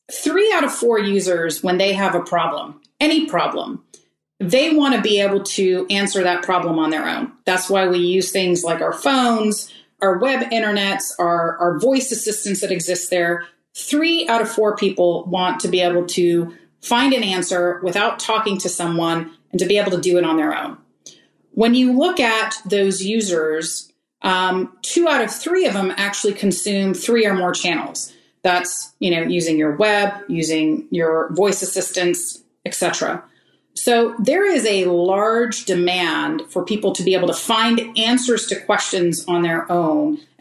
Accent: Austin, Texas, United States; my home state or my home city of Austin, Texas.

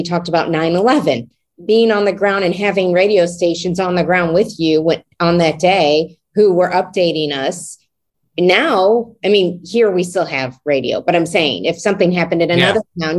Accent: Ohio, United States; I mean, I grew up in Ohio and we listened to Toledo radio stations and, you know, it wasn't in my hometown, but we got very localized news.

